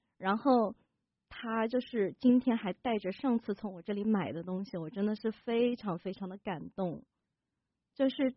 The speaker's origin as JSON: {"language": "Chinese", "country": "China", "tie": "born or raised there", "said": "因为我成长在中国"}